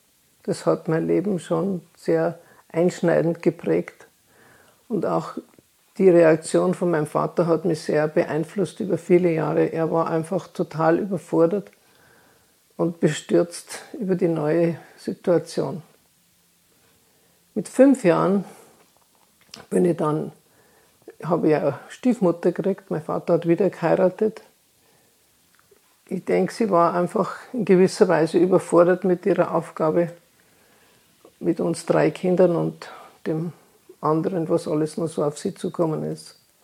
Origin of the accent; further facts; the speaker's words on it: Bavaria, Germany; Ich bin in Oberbayern aufgewachsen als das dritte Kind einer Bauersfamilie.